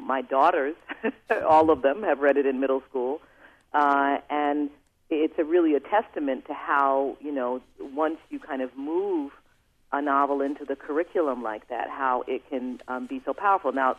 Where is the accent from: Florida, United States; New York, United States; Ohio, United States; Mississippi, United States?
New York, United States; I am from New York.